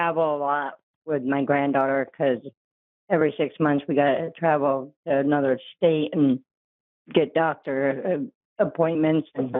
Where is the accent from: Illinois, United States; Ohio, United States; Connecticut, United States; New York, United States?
New York, United States; now in Yankton, United States; I'm originally from New York, but been living here the last 28 years.